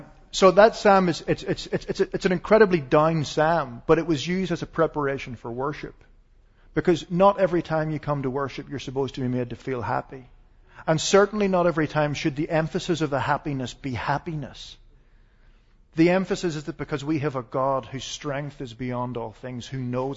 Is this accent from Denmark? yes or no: no; Ireland; I'm Irish, so the tendency of the Irish, of course, is that all our wars are happy, and all our songs are sad.